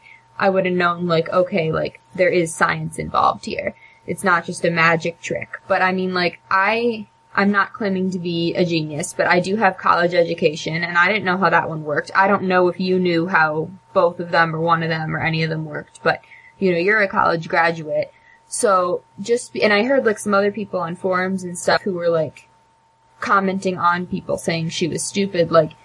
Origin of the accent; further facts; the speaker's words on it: Omaha, Nebraska, United States; No, I'm from Omaha.